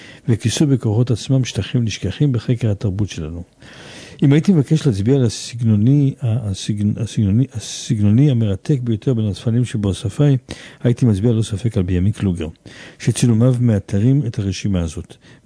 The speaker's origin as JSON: {"language": "Hebrew", "town": "Jerusalem", "region": "Jerusalem District", "country": "Israel", "tie": "born there", "said": "גם לי יש חלק במאה שערים, גם אני נולדתי במאה שערים."}